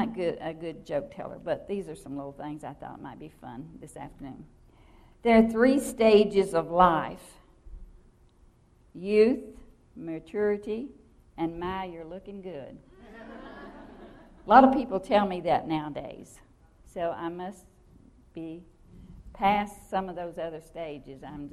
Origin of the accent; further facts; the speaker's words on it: Kentucky, United States; You know, I'm from Kentucky, so we have a strange accent.